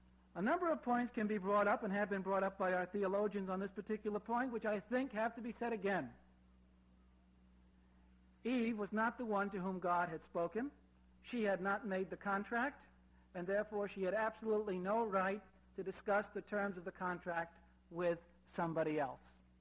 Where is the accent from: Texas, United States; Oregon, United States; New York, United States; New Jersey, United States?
New York, United States; Brooklyn; I was brought up in Brooklyn, New York, I really thought of growing up that everybody in the world was Jewish